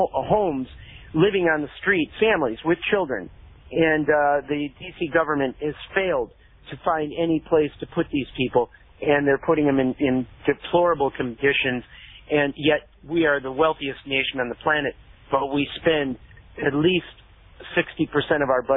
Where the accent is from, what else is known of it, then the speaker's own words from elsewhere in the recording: Santa Monica, California, United States; I'm from Santa Monica, California, where I thought that was the most homeless I'd ever seen in my life was in my own hometown.